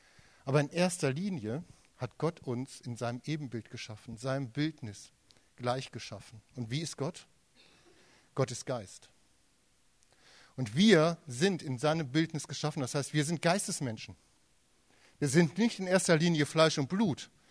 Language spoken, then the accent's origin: German; Germany; weil wir zu deutsch sind. Ich auch, bin auch Deutscher.